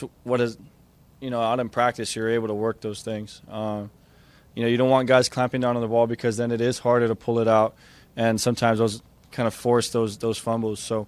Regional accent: Hawaii, United States; Well, growing up in Hawaii, man, it was a privilege. We had the Pro Bowl year in and year out.

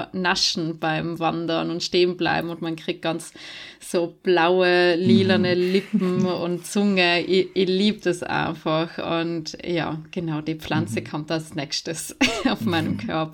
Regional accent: Trentino-Alto Adige, Italy; Also bei uns in Südtirol sagt man zu denen Schwarzbär.

